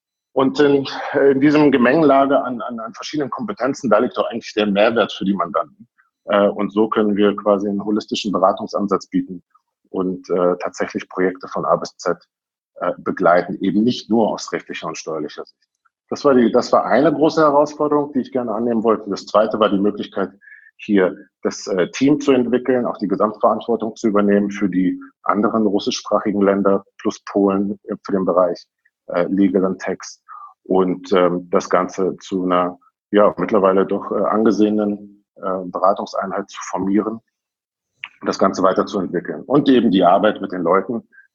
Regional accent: Berlin, Germany; moved away as an adult; also born or lived in Moscow; Ich bin in Berlin groß geworden, in West-Berlin.

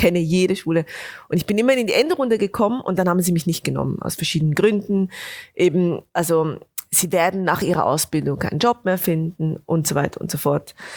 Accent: Bern, Switzerland; also ich komme aus dem Berner Oberland, also aus den Bergen

